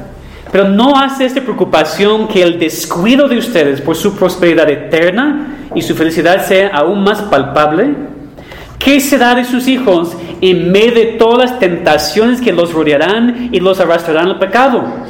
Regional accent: Mexico; Somos mexicanos. Hablamos de todo, menos

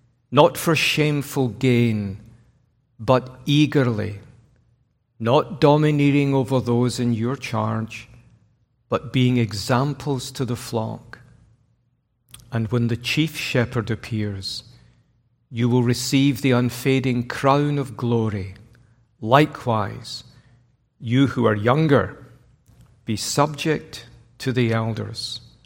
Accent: Glasgow, Scotland, United Kingdom; accent: Glasgow; asked his mother if I was from China, which I thought was a little harsh on my semi-mellifluous, educated Glasgow accent.

